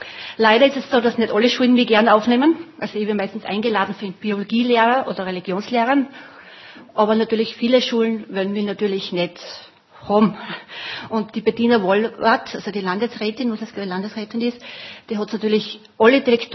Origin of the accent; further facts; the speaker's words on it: Bruck an der Mur, Styria, Austria; ich komme aus Bruck an der Mur und arbeite ehrenamtlich